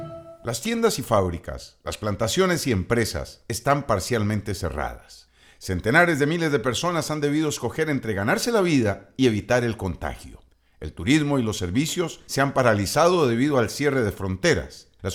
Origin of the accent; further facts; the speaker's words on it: Costa Rica; Somos los costarricenses quienes con nuestro consumo e impuestos a nuestro ingreso sufragamos los costos del Estado.